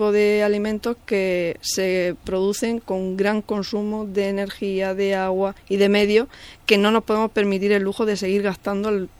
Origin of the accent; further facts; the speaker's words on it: Region of Murcia, Spain; Totalmente, y mi tierra que es Murcia también